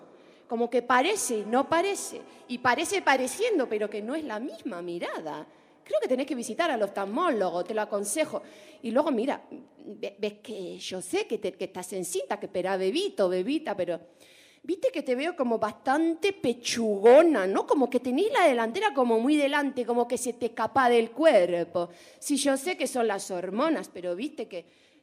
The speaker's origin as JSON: {"language": "Spanish", "country": "Argentina", "said": "Yo no, yo, porque yo soy argentina, entonces digo yo también te la voy a dedicar."}